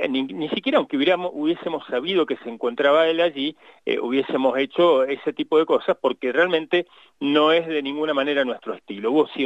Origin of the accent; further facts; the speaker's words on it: Mendoza, Argentina; a todos nosotros como en mendocinos, ¿no? Es nuestra misma provincia.